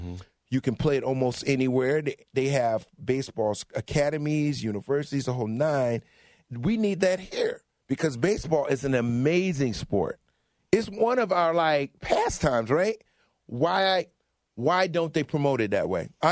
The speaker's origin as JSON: {"language": "English", "region": "New Jersey", "country": "United States", "said": "We connected because we're both from Jersey"}